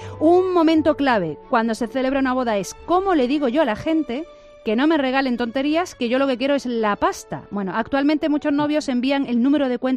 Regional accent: Álora, Andalusia, Spain; en mi pueblo, en Álora

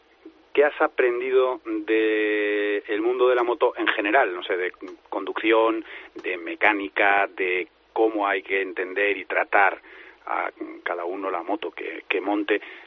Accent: Madrid, Community of Madrid, Spain

